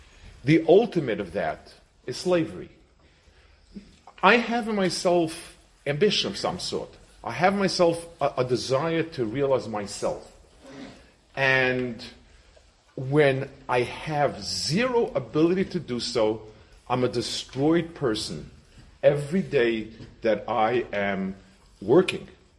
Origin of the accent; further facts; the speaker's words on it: New York, United States; I grew up in Lower East Side, 50s, 60s, and many people had jobs, hard, rough work.